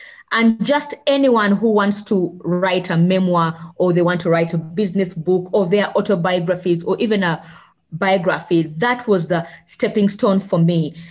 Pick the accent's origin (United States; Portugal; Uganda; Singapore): Uganda; a lot of my creative writing was about the life in my home country in Uganda.